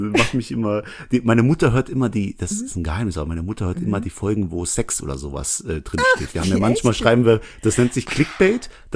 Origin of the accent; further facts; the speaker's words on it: Langweiler, Rhineland-Palatinate, Germany; Ich komme ja aus Langweiler, da wohne ich